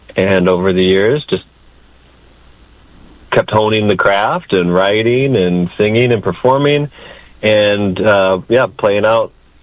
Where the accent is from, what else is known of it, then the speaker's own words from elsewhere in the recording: Sioux Falls, South Dakota, United States; Well, I'm from Sioux Falls, South Dakota. I started playing music when I was 16 years old.